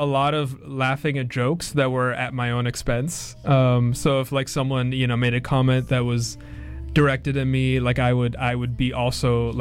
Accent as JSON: {"language": "English", "town": "North Vancouver", "region": "British Columbia", "country": "Canada", "tie": "born or raised there", "said": "I grew up in North Vancouver, which is, like, a very, like, Iranian, Persian, like, centric area, or at least the area that I grew up in was, around, like, Central Lonsdale."}